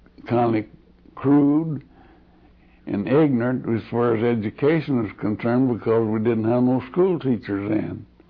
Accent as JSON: {"language": "English", "region": "Texas", "country": "United States", "tie": "born or raised there", "also_born_or_lived": "Oklahoma", "said": "Well, I grew up in Texas and Oklahoma, and I found that the people out there is now and was then just as nice of people as they was on the globe"}